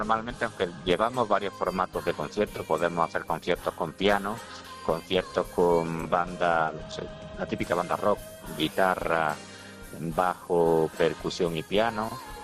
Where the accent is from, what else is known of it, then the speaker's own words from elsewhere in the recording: Armilla, Andalusia, Spain; la mayoría del coro de los integrantes, un porcentaje alto, somos de Armilla